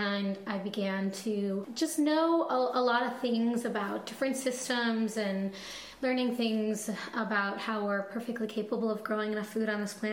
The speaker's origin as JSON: {"language": "English", "country": "Ecuador", "tie": "born or raised there", "said": "And I grew up in Ecuador, so I'm always after these tropical fruits that randomly show up at our markets"}